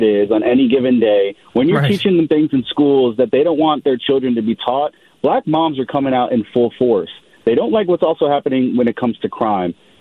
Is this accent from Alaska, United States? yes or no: no; New York, United States; I'm originally a New Yorker, too.